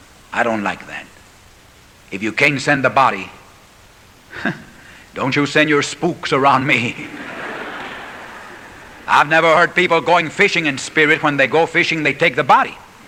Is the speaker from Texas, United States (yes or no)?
yes; San Antonio, Texas, United States; And I used to be a shoeshine boy on the streets of my hometown in San Antonio, Texas.